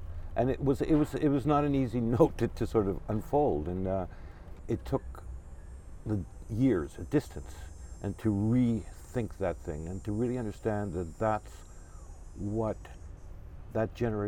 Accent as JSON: {"language": "English", "country": "Canada", "said": "And I came from Canada, you know, I never handled a gun."}